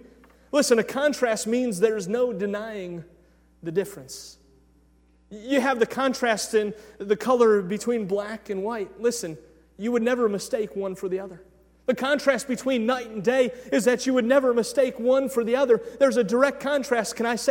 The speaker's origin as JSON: {"language": "English", "town": "Cleveland", "region": "Ohio", "country": "United States", "tie": "born or raised there", "said": "I grew up in Cleveland, Ohio. I'm a proud Clevelander, which means I also grew up rooting for the Cleveland Browns."}